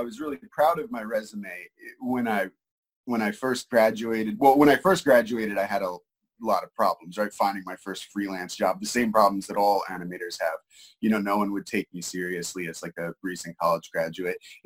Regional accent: New York, United States; I'm from New York, so when I graduated high school, I went down to the Delaware College of Art and Design, DCAD, for 2 years, and then back up to New York for Pratt Institute

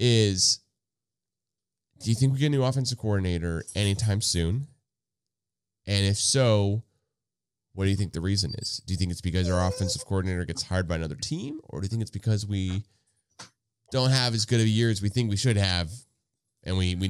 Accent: Oklahoma City, Oklahoma, United States; We grew up in Oklahoma City. We will be watching OU.

